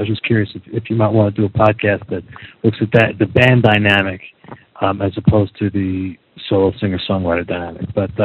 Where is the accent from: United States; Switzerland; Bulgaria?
United States; New York City, New York; I'm from New York City, playing a band called